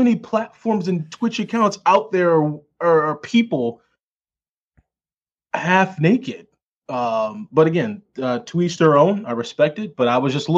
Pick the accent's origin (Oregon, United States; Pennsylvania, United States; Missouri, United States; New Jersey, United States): Missouri, United States; We're from Missouri.